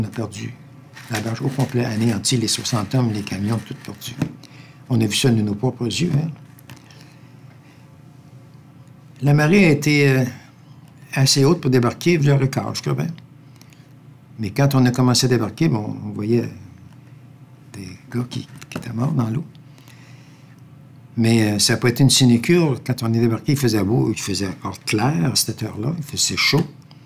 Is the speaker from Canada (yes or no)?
yes; Quebec City, Quebec, Canada; « Non, madame, je suis de Québec. »